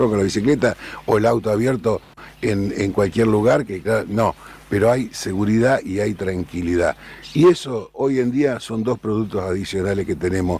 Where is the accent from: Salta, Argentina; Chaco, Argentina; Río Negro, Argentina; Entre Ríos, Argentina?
Entre Ríos, Argentina; Cerrito; now in La Paz, Argentina; Y si yo nací en Cerrito y viví en el campo en Antonio Tomás.